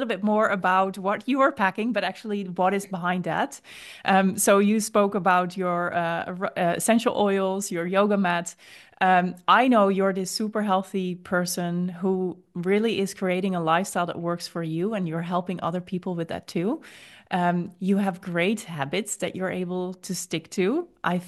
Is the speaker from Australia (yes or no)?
no; Netherlands; English is a second language; I'm from the Netherlands. If I speak for myself, I never really grew up with the possibility of natural disasters.